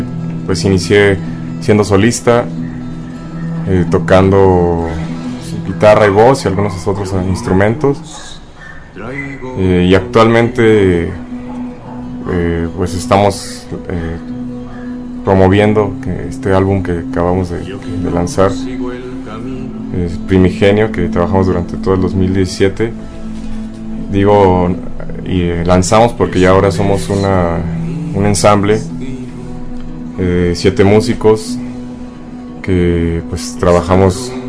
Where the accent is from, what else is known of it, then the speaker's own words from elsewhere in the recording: Tonalá, Jalisco, Mexico; soy músico originario de Tonalá.